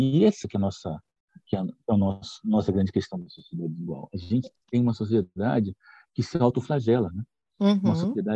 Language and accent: Portuguese; Rio de Janeiro, Brazil; moved away; eu sou carioca, mas já não moro no Rio há muito tempo.